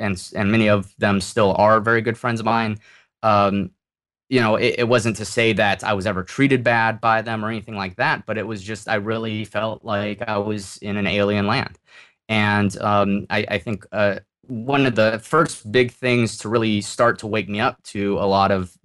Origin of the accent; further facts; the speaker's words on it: California, United States; I grew up here in California. My ancestors actually were among the founders of the state here.